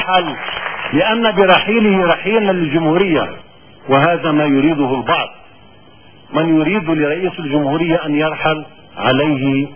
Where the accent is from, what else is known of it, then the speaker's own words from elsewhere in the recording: Lebanon; إن تفعيل موقع الرئاسة يتطلب منا كلبنانيين أن نحدد بوضوح مواصفات الرئيس العتيد.